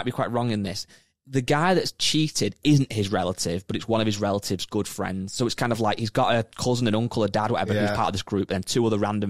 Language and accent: English; Scotland, United Kingdom; born there; Although I was born in Scotland.